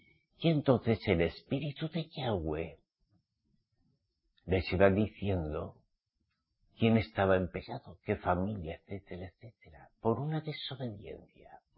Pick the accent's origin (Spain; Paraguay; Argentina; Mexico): Spain; Jesús, en mi tierra, en España, se llama chuchín.